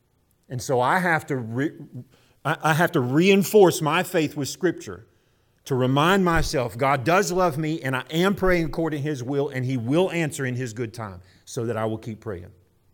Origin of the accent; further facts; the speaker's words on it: Florida, United States; When I grew up in Florida and people would move to Florida from Michigan and try to change my culture